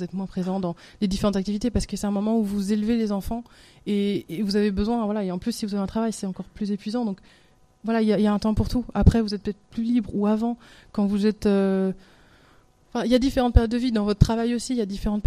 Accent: France; en tant que Français, on a une vue sur l'échec qui est pas géniale.

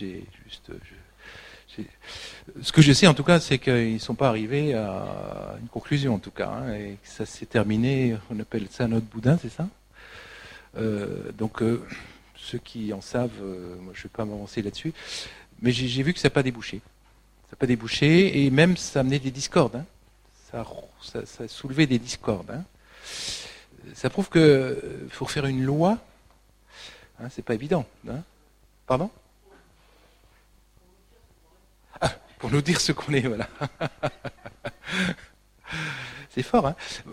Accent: France; Qui suis-je réellement? Est-ce que je suis français? Oui. Est-ce que c'est ma seule identité?

